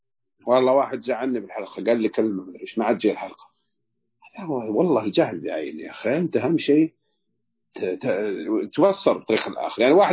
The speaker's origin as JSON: {"language": "Arabic", "region": "Hejaz", "country": "Saudi Arabia", "said": "تعرف أبو ويس وش معنى التعلت عندنا بالحجاز؟"}